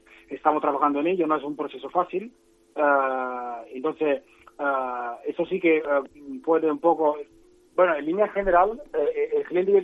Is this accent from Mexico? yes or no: no; Italy; Spanish is a second language; viene mi familia cada año a verme, yo soy italiano